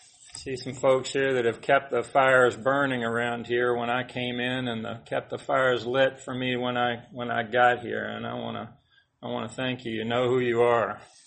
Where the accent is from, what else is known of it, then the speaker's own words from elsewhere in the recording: Marietta, Georgia, United States; also born or lived in Atlanta / East Point; I was born in Atlanta, Georgia Baptist Hospital in 1955. I'm 66 years old. I grew up in East Point until about third grade, and then we moved up to Marietta around Terrell Mill Road up there.